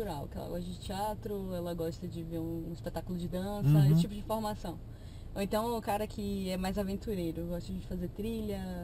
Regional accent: Bahia, Brazil; now in Belo Horizonte, Brazil; Sou baiana, embora eu more em BH.

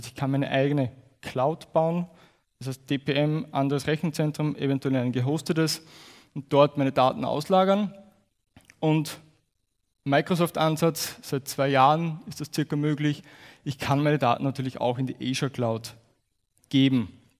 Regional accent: Austria; Es wird dem einen oder anderen aufgefallen sein, aufgrund meines Dialektes. Ich komme aus Österreich. Ich werde mich bemühen, heute mein schönstes Hochdeutsch zu sprechen, damit mich auch jeder versteht. Wenn ich im Redeschwall bin, könnte es passieren, dass der Dialekt durchkommt.

